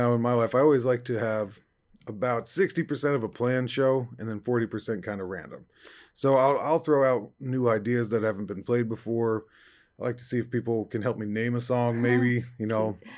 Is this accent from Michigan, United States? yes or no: no; New York, United States; But I'd say that from my hometown, I grew up maybe 4 miles away from … Midnight Ramble.